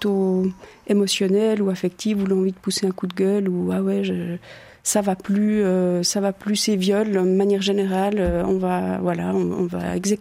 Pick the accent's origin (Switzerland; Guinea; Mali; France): Switzerland; Je suis suisse, j'ai envie de parler de notre système politique, de notre démocratie directe